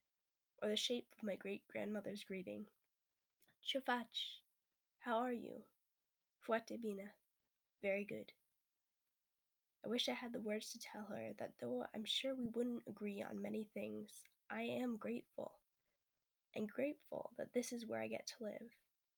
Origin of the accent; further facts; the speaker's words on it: United States; born there; I'm from one country, or so you'd think. I'm an American citizen. I was born here, so were my parents, and I'm thankful for that.